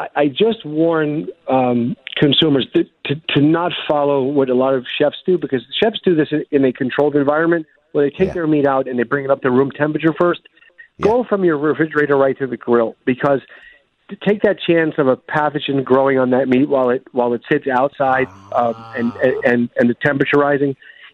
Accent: Brooklyn, New York, United States; Look, I'm born and raised in Brooklyn. We don't have the time or the space.

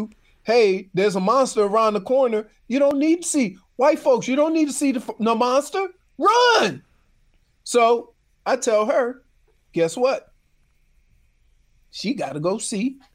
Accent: New Orleans, Louisiana, United States; See, because if I would have said that and I was growing up in New Orleans, everybody would just avoid the garage.

